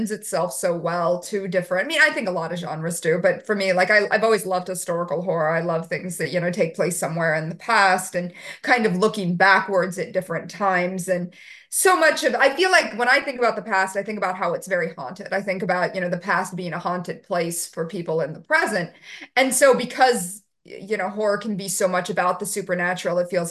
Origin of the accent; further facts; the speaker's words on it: United States; being an American, I feel like that's a place that I can at least write from, experience of me or experience of family members and things like that.